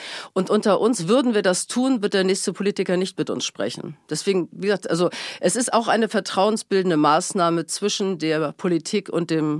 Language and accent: German; Hamburg, Germany; ich komme aus Hamburg, deswegen sage ich jetzt, bannig genervt